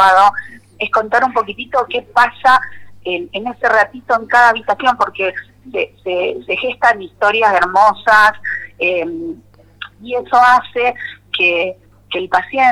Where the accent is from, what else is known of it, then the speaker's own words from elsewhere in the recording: Casilda, Santa Fe, Argentina; Tenemos una compañera de Rosario y las restantes somos de Casilda